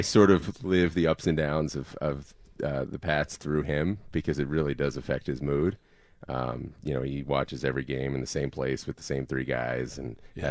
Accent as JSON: {"language": "English", "town": "Philadelphia", "region": "Pennsylvania", "country": "United States", "said": "just remember I come from Philly."}